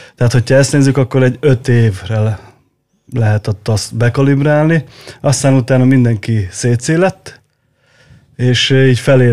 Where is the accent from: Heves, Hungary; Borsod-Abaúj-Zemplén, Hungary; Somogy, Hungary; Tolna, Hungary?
Borsod-Abaúj-Zemplén, Hungary; Miskolc; mi borsörök miskolciak vagyunk